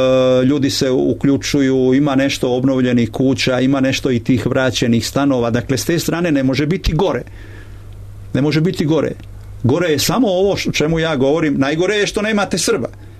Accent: Krajina, Croatia; mi smo pali kao kolektivitet Srbi iz Krajine

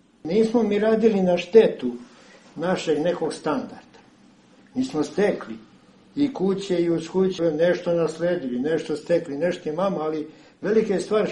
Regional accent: Serbia; Ali mi smo Srbi

